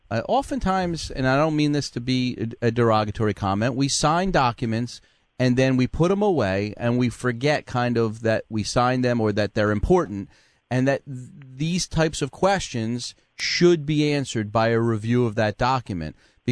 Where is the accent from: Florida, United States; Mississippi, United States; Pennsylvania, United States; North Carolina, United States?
Pennsylvania, United States; Philadelphia; We grew up in Philly. You know, we were strong then. Strong in Philly.